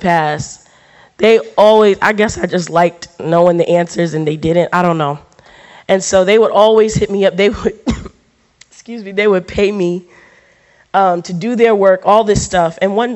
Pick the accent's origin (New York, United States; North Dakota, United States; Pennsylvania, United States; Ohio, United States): New York, United States; I grew up in New York